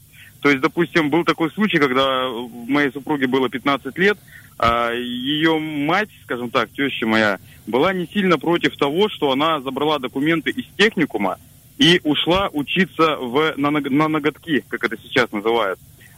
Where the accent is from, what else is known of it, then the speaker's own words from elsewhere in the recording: Surgut, Khanty-Mansi Autonomous Okrug, Russia; мне 35, я из Сургута.